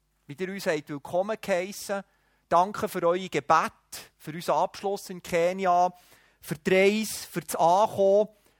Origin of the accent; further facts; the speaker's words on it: Switzerland; In der Regel ist man ja höflich, gerade als Schweizer